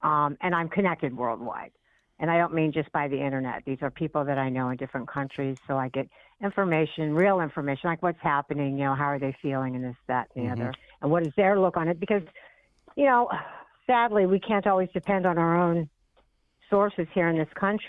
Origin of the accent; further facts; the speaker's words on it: Scotland, United Kingdom; She's like me. I'm Scottish, so definitely.